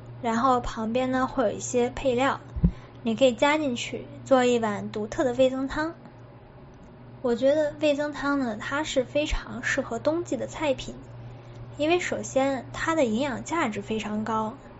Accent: China; 那对于我们中国人来说，比较传统的一些早餐可能是包子、豆浆、油条加咸菜。

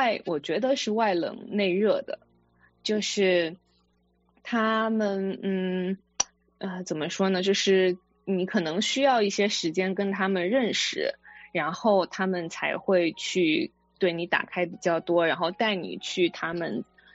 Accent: China; moved away as an adult; now in Seattle, United States; 我已经在西雅图生活了6年了，然后我是从小在国内长大，到了大二以后做了一个交换，由此这个契机来到美国，一直读本科、研究生

